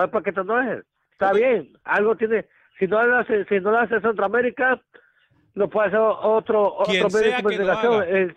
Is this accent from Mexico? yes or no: yes; Mexico; now in United States; yo soy mexicano, Alex. Soy aquí de Sur Carolina.